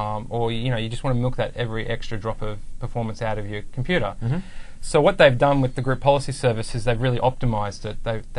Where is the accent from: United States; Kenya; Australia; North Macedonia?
Australia; Yeah, I'm from Australia.